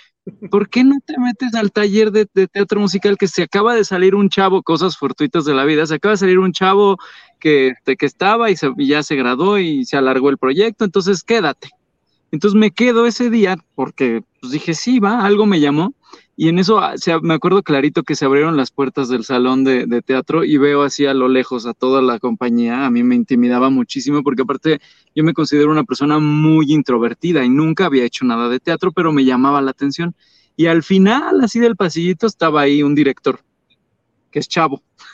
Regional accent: Tijuana, Baja California, Mexico; also born or lived in Metepec; Yo inclusive ni siquiera vivía en Metepec, yo vivía en Tijuana. O sea, sí soy de Metepec, pero vivía todavía más lejos, ¿no? Estuve prácticamente mi niñez, mi adolescencia estuve en Tijuana. Regreso a estudiar la carrera

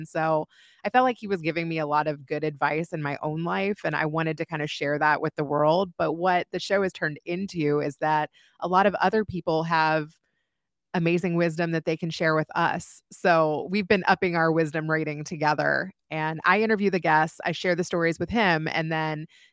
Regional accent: Kentucky, United States; I grew up in Kentucky, like, you know, and when I was being raised, I had four grandparents and great grandparents, and we weren't flashy people.

